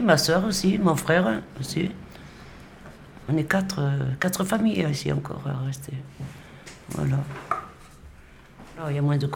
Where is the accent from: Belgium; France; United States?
France; Toulouse, Occitanie; je suis partie de Toulouse, enfin, oui, voilà, de Toulouse. Déjà, je suis partie à Côte-Pavée